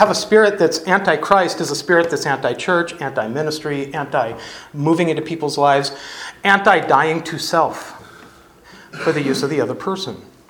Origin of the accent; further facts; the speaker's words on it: United States; I call the shots. I think I'm correct. I'm an American.